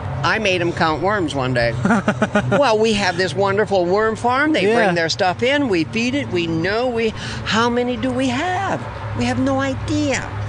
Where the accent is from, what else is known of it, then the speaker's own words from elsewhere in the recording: Midwest, United States; Again, I'm from the Midwest, and I do not like collards.